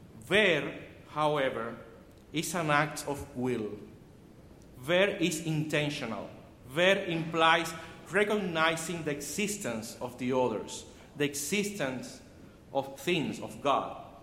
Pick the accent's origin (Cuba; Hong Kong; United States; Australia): Cuba; first language Spanish; English is a second language; You know, I'm Cuban. My first language is Spanish. You know, the accent is.